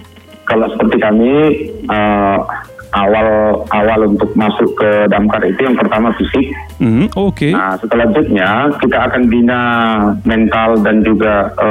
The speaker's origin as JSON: {"language": "Indonesian", "region": "Bali", "country": "Indonesia", "tie": "born or raised there", "said": "Maklumlah di kampung kami di Bali ini kan ada juga yang nggak dapat."}